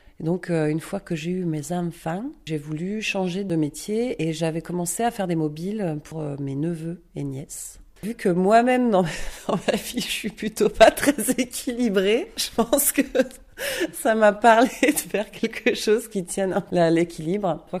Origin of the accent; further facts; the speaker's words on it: Paris, Île-de-France, France; also born or lived in Grenoble; now in Lyon, France; j'étais à Paris, je suis parisienne à la base, donc